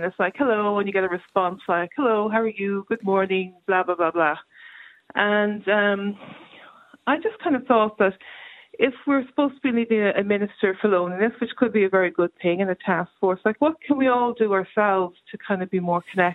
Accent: Dublin, Leinster, Ireland; now in Tipperary, Ireland; I'm living in Tipperary and I came from Dublin and I was a young mother

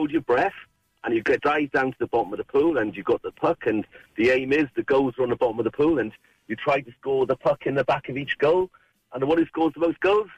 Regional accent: Pembroke, Wales, United Kingdom; now in Cork, Ireland; Well, I played when I was in Wales. I'm from West Wales originally, from Pembroke. And we played when I was in school, and then I didn't play for years. I moved to Ireland.

